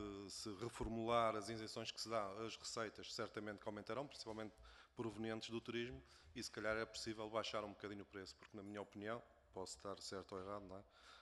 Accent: Lisbon, Portugal; ou se calhar eu sinto mais em Lisboa porque sou de Lisboa

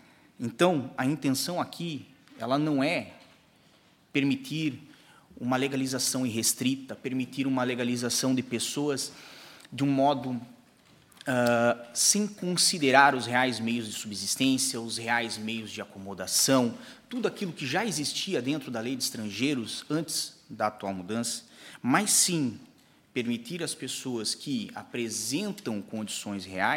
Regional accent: Portugal; eu também sou português.

